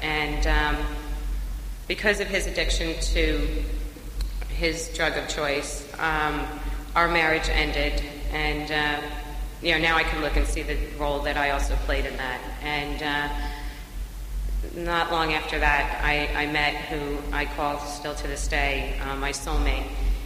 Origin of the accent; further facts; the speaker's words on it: Cranford, New Jersey, United States; I grew up in Cranford, New Jersey.